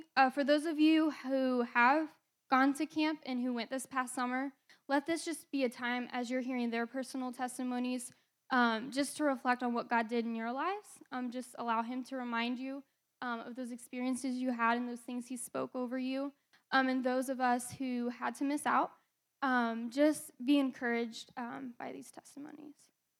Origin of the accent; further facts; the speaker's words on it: Indiana, United States; moved away as an adult; And for those of you who don't know, I am from Indiana. And so I am here in Missouri attending college at Evangel.